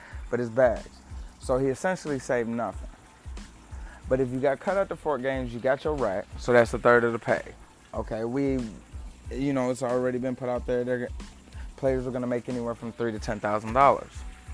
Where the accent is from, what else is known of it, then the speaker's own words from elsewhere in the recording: Detroit, Michigan, United States; I got to see him play in person against my hometown Pistons.